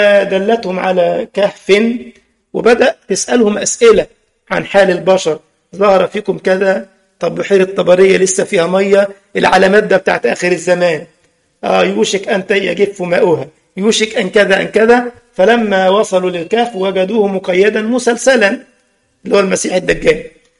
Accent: Egypt; بيدفعوا 100 جنيه في الساعة عندنا في مصر

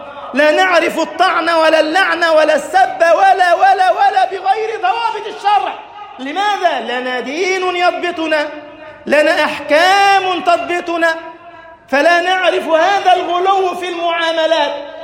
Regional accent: Egypt; اللهم اجعل بلدنا مصر أمنا أمانا

